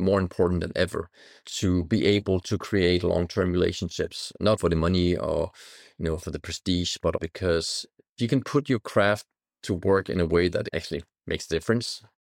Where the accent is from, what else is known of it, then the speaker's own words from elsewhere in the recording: Denmark; now in United States; And since I'm from Denmark, I grew up with seasons and I really appreciate that also as a photographer.